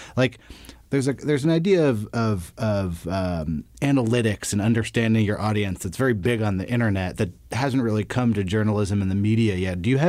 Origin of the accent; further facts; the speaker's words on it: Berkeley, California, United States; I'm from the Bay Area. I grew up in Berkeley